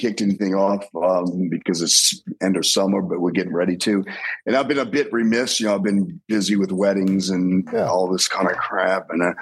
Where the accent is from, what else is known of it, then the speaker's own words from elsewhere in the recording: New Orleans, Louisiana, United States; I didn't go to LSU, but I grew up in New Orleans